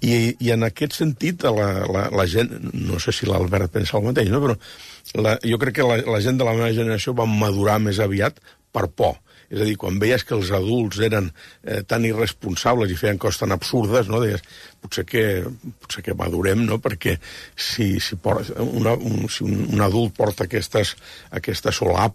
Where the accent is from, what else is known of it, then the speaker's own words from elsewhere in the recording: La Granja d'Escarp, Catalonia, Spain; en el cas del meu poble, que és la granja d'Escarp